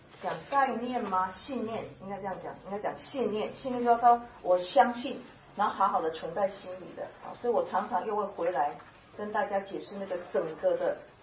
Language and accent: Chinese; Taiwan; 我是台湾人，我知道，像洋葱一样